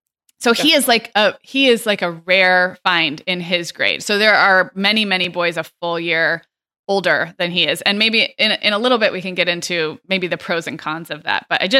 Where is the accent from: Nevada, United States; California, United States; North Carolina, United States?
California, United States; When I was growing up in California, it was December 1st